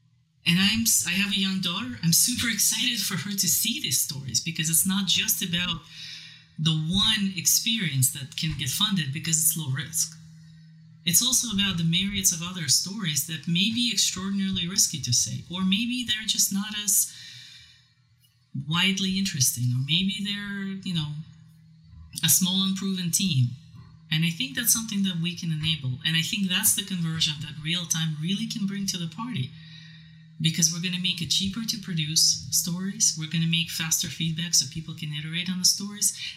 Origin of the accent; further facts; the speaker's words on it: Siberia, Russia; moved away; I'm originally from Siberia, Ural Mountains, right?